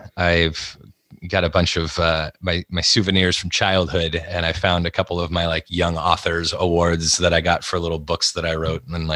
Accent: the Ozarks, United States; I can blame them for some of the reasons that I act the way I do, because I grew up in the Ozarks.

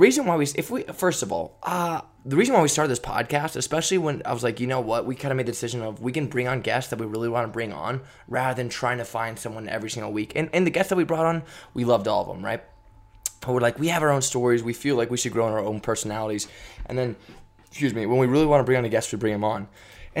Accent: California, United States; obviously I have a bias, from I'm from Northern California.

